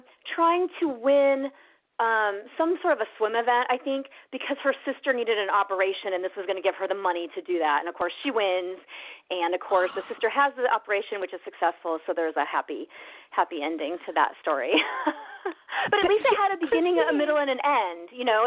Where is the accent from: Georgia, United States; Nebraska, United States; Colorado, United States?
Nebraska, United States; And growing up in Nebraska, at least at that time, there was no film industry there at all.